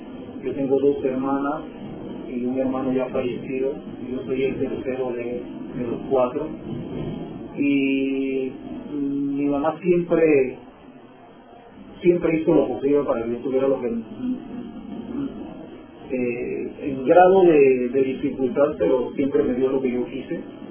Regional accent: Panamá, Panama; also born or lived in Chinina; ahí yo no crecí ni tuve mi infancia. Yo solamente mi madre me estuvo ahí porque mi madre es de Chinina, pero yo prácticamente mi vida la hice toda acá en la provincia de Panamá.

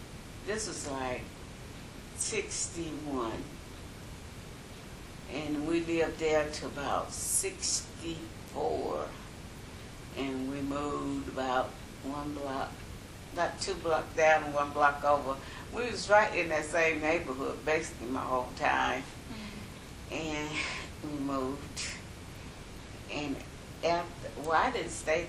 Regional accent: Greenville, South Carolina, United States; during my childhood, our church had a fellowship with a church. We lived in Greenville, South Carolina, but we had a fellowship with a church in Asheville, North Carolina

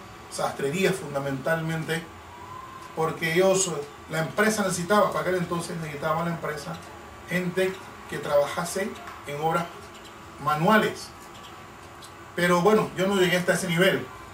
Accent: Almirante, Bocas del Toro, Panama; Bueno, yo nací aquí en Almirante, en el viejo hospital, en 1954.

